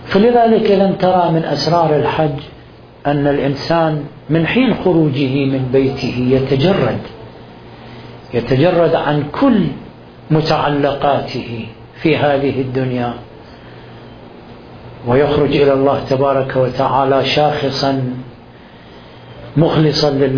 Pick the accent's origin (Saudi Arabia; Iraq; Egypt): Iraq; نحن عندنا في العراق في مشكلة عويصة الانتماء العشائري والتعصب للعشيرة